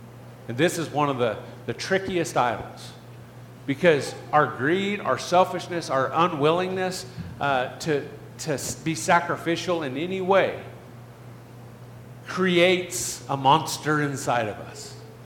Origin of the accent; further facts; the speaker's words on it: Grants, New Mexico, United States; I grew up in Grants, New Mexico, kind of a small town, poverty-ish